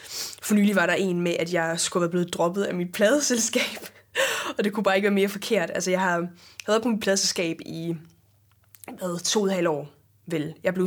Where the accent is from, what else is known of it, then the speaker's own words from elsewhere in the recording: Mariager, North Denmark Region, Denmark; Urtekram ligger jo i Maja, som er min hjemby